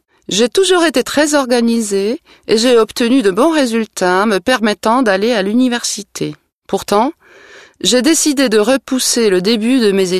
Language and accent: French; Scotland, United Kingdom; accent: Scottish; plusieurs fois, on m'a demandé de masquer mon accent écossais.